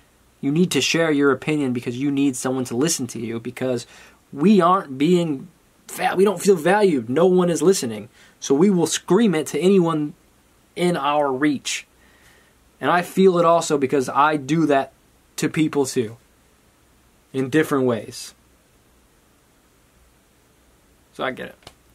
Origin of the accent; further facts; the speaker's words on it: United States; I'm a dude from America.